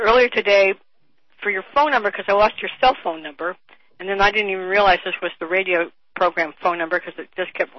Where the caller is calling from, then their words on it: Wisconsin, United States; Look, I'm calling from Wisconsin, Bob.